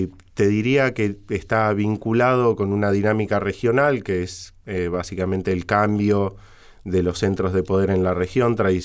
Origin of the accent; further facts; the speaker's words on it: Argentina; tengo ascendencia siria y libanesa. Al final del día soy argentino porque también tengo sangre criolla, italiana